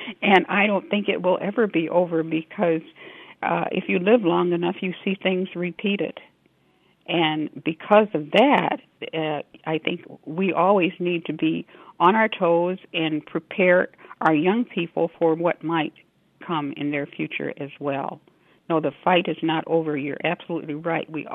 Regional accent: Rockford, Illinois, United States; For example, here in Rockford, I grew up in South Rockford with Italian families and had wonderful experiences with them and other ethnic groups.

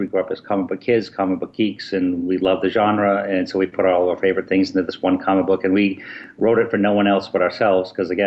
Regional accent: Portland, Maine, United States; I grew up in Portland, Maine. I used to cook lobsters in Agunquit, Maine as my summer job.

